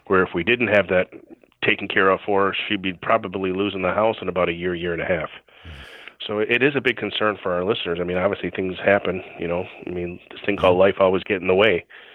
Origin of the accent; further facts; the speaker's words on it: Ireland; Well, I grew up in Ireland, so we go there quite a bit